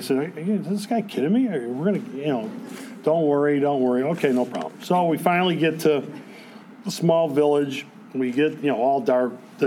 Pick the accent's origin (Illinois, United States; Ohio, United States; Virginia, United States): Illinois, United States; Berwyn; also born or lived in Cicero; I'm from the Twin Cities. And everybody will say, oh, you're from Minnesota? That's so nice. No, Berwyn and Cicero, okay?